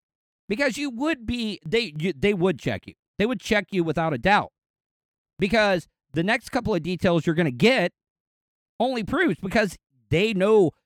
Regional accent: the South, United States; Look, I've never known any in the Klan, but I grew up in the South.

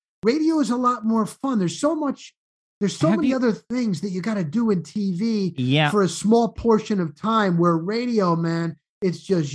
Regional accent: New Jersey, United States; Now, I grew up in the New Jersey area, North Jersey, right outside of, well, not right outside of New York City, about an hour outside of New York City.

